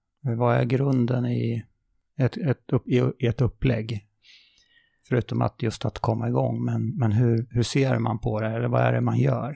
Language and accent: Swedish; Örebro County, Sweden; Där jag växte upp utanför Örebro.